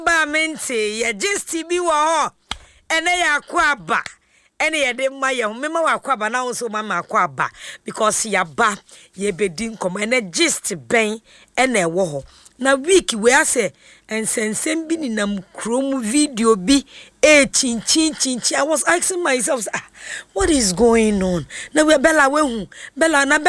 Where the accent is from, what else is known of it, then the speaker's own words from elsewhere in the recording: Ghana; And then being a Ghanaian